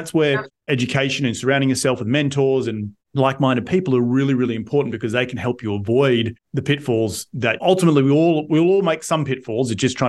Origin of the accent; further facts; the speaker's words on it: Australia; moved away as an adult; now in United States; I only discovered RIA when I moved to the US. So it was beginning of 2012. It was like 2 weeks fresh off the boat. I was at my first event going as an Australian